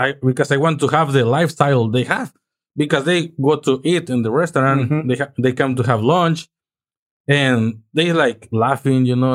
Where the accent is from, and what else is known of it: Mexico; English is a second language; now in United States